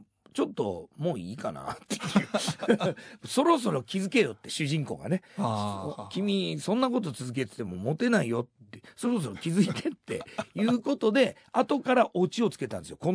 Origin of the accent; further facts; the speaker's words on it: Shimizu, Shizuoka, Japan; 僕静岡の清水出身なんですけど、